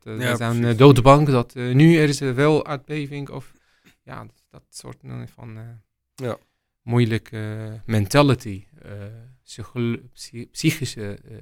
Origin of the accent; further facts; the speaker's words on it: Latakia, Latakia Governorate, Syria; Dutch is a second language; Ik kom uit Latakia. Latakia ligt in de noordwest van Syrië.